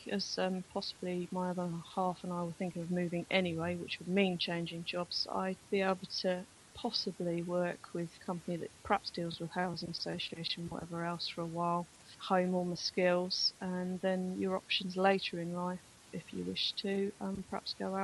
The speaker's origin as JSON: {"language": "English", "town": "Poole", "region": "South West England", "country": "United Kingdom", "said": "I'm from Poole, and it's the plumbing course."}